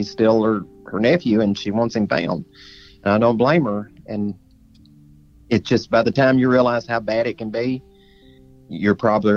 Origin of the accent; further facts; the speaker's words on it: Tennessee, United States; My home state of Tennessee